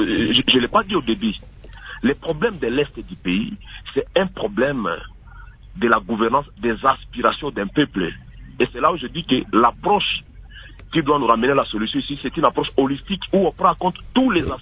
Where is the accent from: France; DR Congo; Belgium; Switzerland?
DR Congo; nous-mêmes en tant que Congolais, mais comment est-ce qu'on se pose des questions à l'époque de Mobutu?